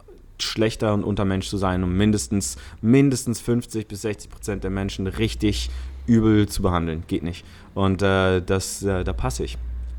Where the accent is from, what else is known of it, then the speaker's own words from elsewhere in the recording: Switzerland; first language Italian/Swiss German; German is a second language; Ja, ich bin bilingual aufgewachsen in der Schweiz. Italienisch und Schweizerdeutsch.